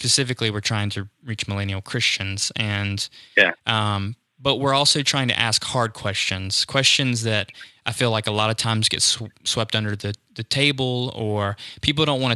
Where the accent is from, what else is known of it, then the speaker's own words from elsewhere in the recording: Jackson, Mississippi, United States; We're from, born and raised in the Jackson, Mississippi area. We grew up in a Southern Baptist context.